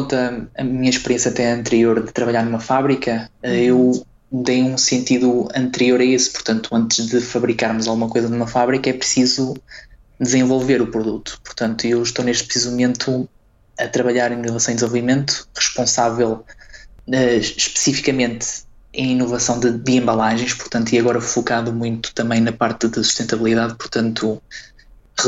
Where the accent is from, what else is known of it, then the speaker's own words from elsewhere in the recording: Braga, Portugal; eu posso dizer que sou uma pessoa natural de Braga, portanto sou bracarense